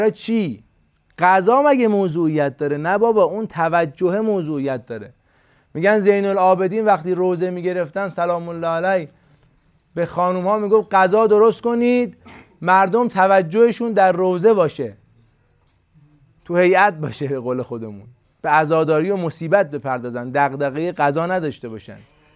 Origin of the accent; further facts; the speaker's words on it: Iran; born there; من در نظام جمهوری اسلامی ایران متولد شدم، تو شیعه خونه امیرالمومنین متولد شدم.